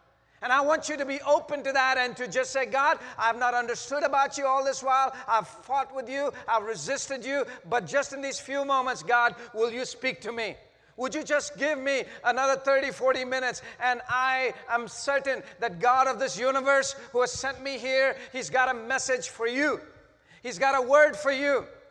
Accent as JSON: {"language": "English", "country": "India", "tie": "born or raised there", "said": "You see, I grew up in India"}